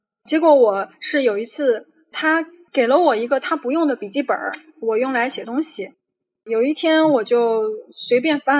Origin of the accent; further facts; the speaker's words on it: Xinjiang, China; moved away as an adult; now in Manila, Philippines; 我今年28岁，从小在新疆长大的，但我是汉族人。我现在是一名自由撰稿人，在菲律宾的首都马尼拉市。